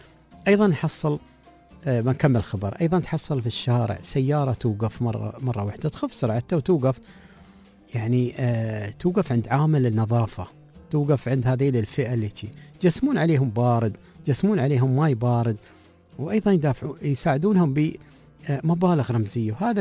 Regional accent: United Arab Emirates

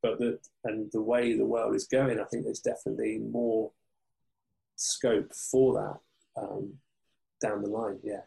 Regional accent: England, United Kingdom; because we're English and we all lived, well, I did, lived through year in 96.

